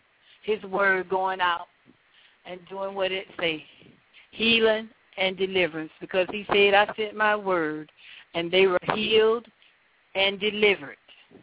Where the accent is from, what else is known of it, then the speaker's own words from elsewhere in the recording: South Carolina, United States; I'm from South Carolina, but I'm kind of between South Carolina, North Carolina, Georgia.